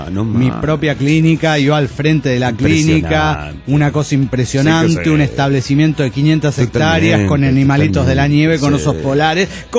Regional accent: Guadalajara, Jalisco, Mexico; de Guadalajara, Jalisco, México.

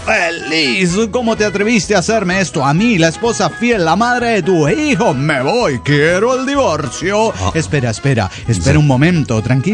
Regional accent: Pachuca, Hidalgo, Mexico; de Pachuca, Hidalgo, México.

